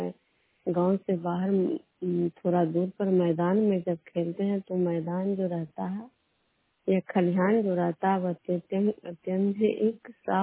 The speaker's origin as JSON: {"language": "Hindi", "town": "Bishnupur", "region": "Bihar", "country": "India", "said": "मैं बिष्णुपुर ग्राम खुदरा पंचायत नालंदा जिला नवनसा प्रखंड के निवासी हूँ।"}